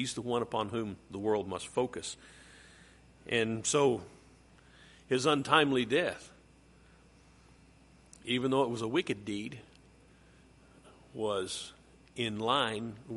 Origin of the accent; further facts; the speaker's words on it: West Virginia, United States; now in Oklahoma, United States; When I first came to Oklahoma, I came from West Virginia, and we don't do north and south and east and west.